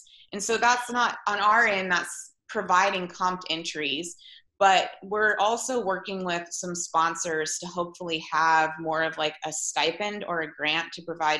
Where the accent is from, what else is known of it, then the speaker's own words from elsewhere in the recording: Whitefish, Montana, United States; I grew up in Whitefish, and I had very humble background, and I come from a family that was, you know, financially disadvantaged.